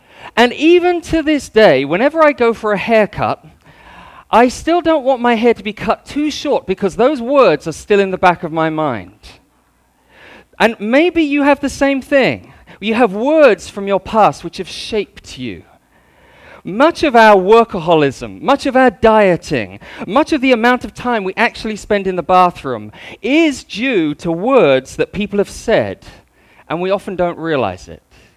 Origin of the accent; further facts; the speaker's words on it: Hong Kong Island, Hong Kong; When we're from Hong Kong Island, normally we say that whenever we go out, we're going out to the dark side.